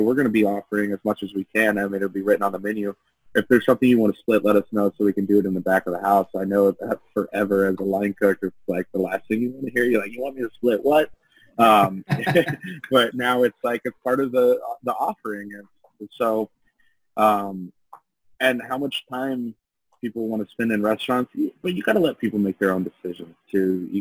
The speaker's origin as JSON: {"language": "English", "town": "Kansas City", "region": "Missouri", "country": "United States", "tie": "born or raised there", "said": "I mean, to answer your question, absolutely. Born and raised in Kansas City, I think"}